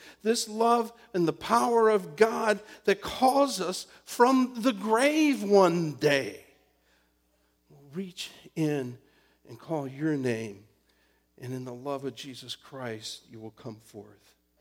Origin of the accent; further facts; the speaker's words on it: Ann Arbor, Michigan, United States; In this case, growing up in Ann Arbor, Michigan, it was the Catholic charismatic movement that I was introduced to.